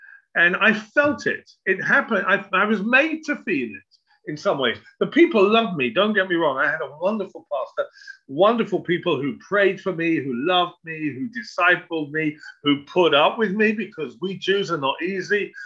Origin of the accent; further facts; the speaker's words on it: Hackney, London, United Kingdom; I grew up in East London. I was born and raised in Hackney.